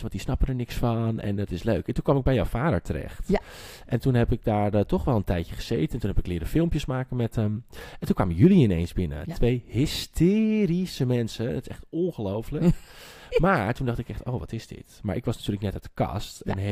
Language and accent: Dutch; Zandvoort, North Holland, Netherlands; now in Amsterdam, Netherlands; ik ben 21 jaar. Ik kom uit Zandvoort. Daar zijn wij nu ook. Ik woon inmiddels al een paar jaar in Amsterdam.